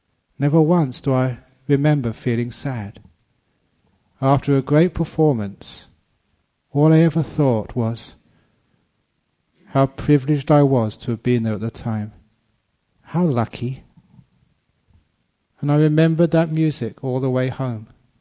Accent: London, United Kingdom; as a young man growing up in London, I loved music.

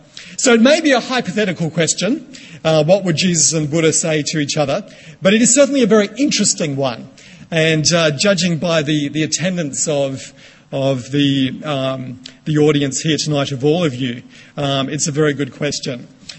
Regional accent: Tsuen Wan, Hong Kong; a Buddhist monastery in Hong Kong, just very close to the place where I grew up in Chun Wan.

